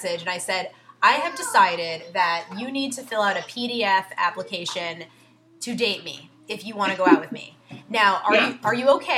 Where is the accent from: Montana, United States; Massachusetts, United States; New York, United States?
New York, United States; growing up in New York, we would say, you know, if somebody said partner, you would assume that it was the person was in a lesbian or gay relationship.